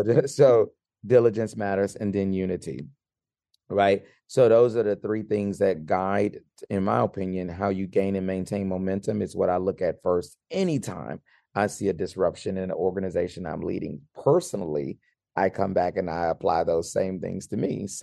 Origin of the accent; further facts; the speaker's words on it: Louisiana, United States; because I'm from Louisiana and we love our spice.